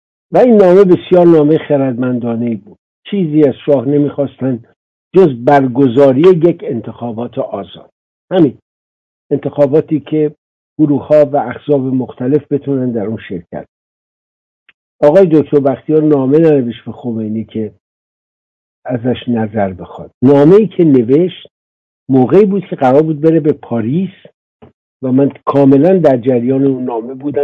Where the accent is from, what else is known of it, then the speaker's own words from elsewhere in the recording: Iran; به عنوان یک ایرانی